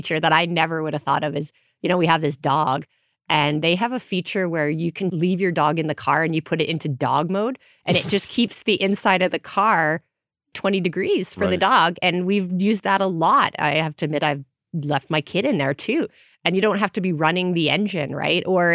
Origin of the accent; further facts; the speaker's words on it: Grande Prairie, Alberta, Canada; I certainly wouldn't want to take it to my hometown Grand Prairie where they get the extreme cold weather.